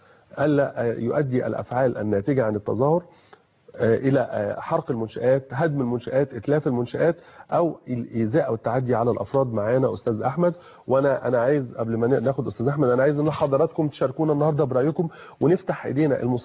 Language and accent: Arabic; Egypt; انا كمصري بخاف على بلدي وكمسلم بخاف على ديني